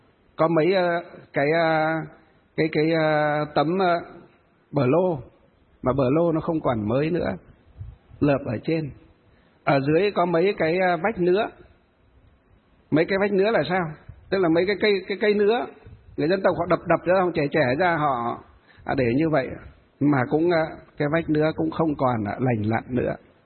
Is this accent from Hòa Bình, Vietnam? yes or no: yes; Hòa Bình, Vietnam; Quê hương của tôi trên Hòa Bình, tôi nói mấy lần với các bác lãnh đạo ở tỉnh, ở huyện, cứ dọc hai bên ven đường là cái dãy núi nó đẹp như thế.